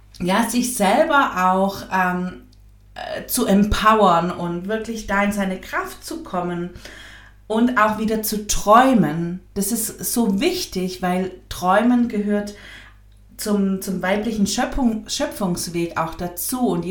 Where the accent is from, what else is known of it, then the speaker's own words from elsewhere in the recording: Swabia, Germany; hier im Schwabenland, wo ich herkomme